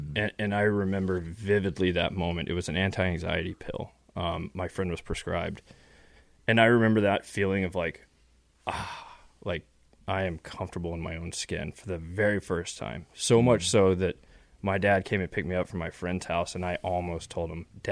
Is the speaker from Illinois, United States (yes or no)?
no; Texas, United States; I grew up in West Texas, middle class, upper middle class family. Dad's a dentist, mom's a dietitian.